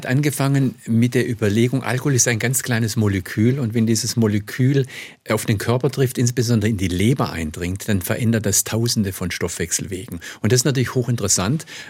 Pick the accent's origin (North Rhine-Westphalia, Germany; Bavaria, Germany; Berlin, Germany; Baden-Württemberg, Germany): Baden-Württemberg, Germany; Stuttgart; ich bin ja Stuttgarter